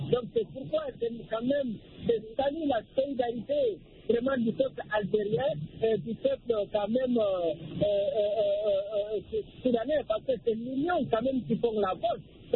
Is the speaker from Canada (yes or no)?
no; Guinea; moi je suis originaire de la Guinée-Conakry